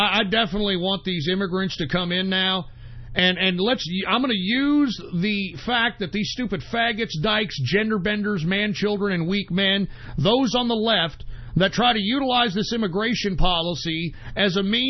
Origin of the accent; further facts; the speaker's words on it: Texas, United States; I've been in Texas all my life, okay? I'm born and raised in Texas, all right? I have lineage that traces back to the Texas martyrs.